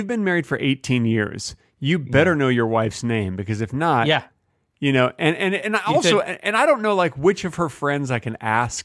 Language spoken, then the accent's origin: English; Vermont, United States; Yeah, I grew up in Vermont, Susan.